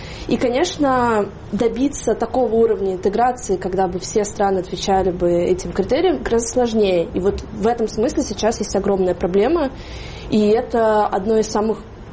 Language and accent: Russian; Siberia, Russia; born there; now in Saint Petersburg, Russia; Я родилась в Сибири. Я никогда не мыслила себя как европейка до переезда в Петербург